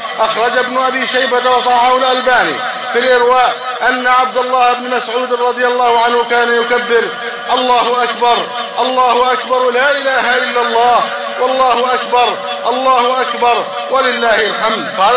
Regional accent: Egypt

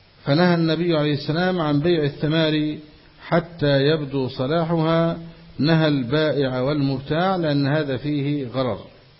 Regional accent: Egypt

